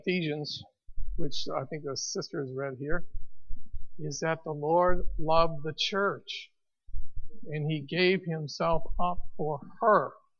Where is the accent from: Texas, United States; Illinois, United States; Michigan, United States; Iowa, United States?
Illinois, United States; Chicago; I'm from Chicago. … I'm from Chicago.